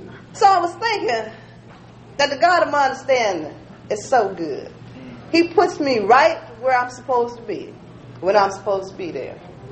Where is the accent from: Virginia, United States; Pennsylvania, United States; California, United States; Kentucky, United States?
Virginia, United States; Hampton; I want y'all to know I'm from Hampton, Virginia.